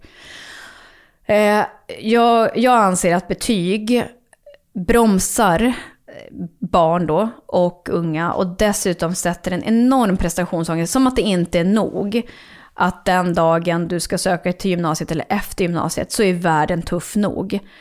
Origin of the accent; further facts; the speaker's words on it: Norrland, Sweden; Inte där jag bor nu, men jag kommer ju ändå från Norrland.